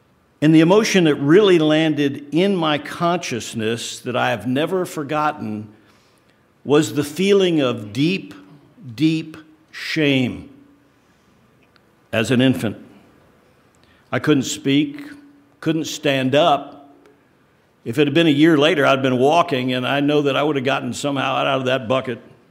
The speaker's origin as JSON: {"language": "English", "town": "Thurmont", "region": "Maryland", "country": "United States", "tie": "born there", "said": "I was born in Maryland, a little town right where Camp David is called Thurmont, Maryland."}